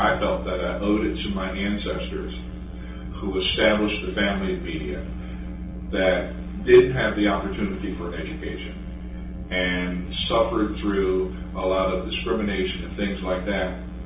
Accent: Media, Pennsylvania, United States; I grew up on the North Media side. There were African Americans on the South Media side, and different pockets.

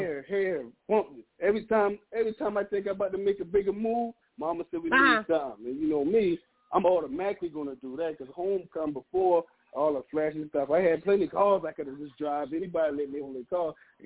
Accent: North Charleston, South Carolina, United States; Like I'm from North Charleston, you know what I'm saying? I grew up with every place. Liberty Park, Remote Grove, Ferndale, Rockdale, the Macon, D Road, Anaheim. Yeah, we came out poor. We grew up poor.

